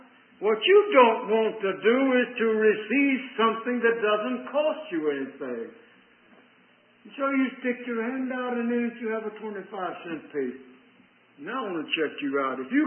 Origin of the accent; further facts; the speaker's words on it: North Carolina, United States; So I grew up on the Cotton Mill Hill adjacent to the railroad yard where the cars shifted and where the trains came down and then turned back up and go out and all that sort of thing.